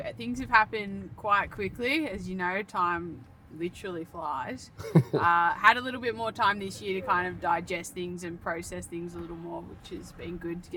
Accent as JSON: {"language": "English", "town": "Cairns", "region": "Queensland", "country": "Australia", "tie": "born there", "also_born_or_lived": "Mount Buller", "said": "Well, I was born up in Cairns, then we moved down to Bowen Heads."}